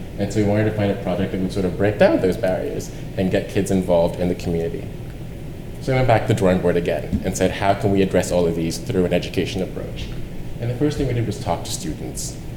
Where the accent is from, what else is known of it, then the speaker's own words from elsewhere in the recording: Nigeria; I am Nigerian. I'm an international student. This is where I'm from, and it's where my family lives.